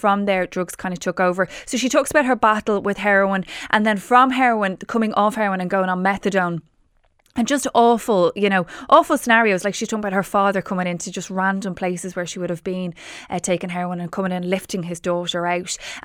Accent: Ireland; But we do, you know, as Irish, we do have an awful lot of talent.

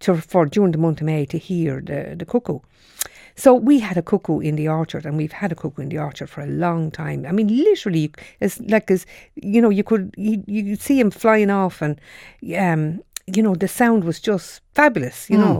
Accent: County Wicklow, Ireland; now in Shanagolden, Ireland; I moved from Wicklow to Shanagolden, you know, 31 years ago, and I never heard the cuckoo in Wicklow, where I come from.

